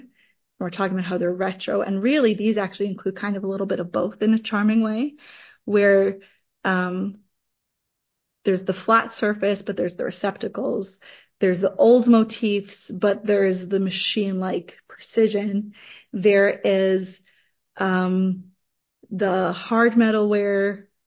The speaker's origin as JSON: {"language": "English", "region": "New York", "country": "United States", "said": "My parents, when I first started doing this research, we're from New York, and in New York, there's just like all these like discount stores"}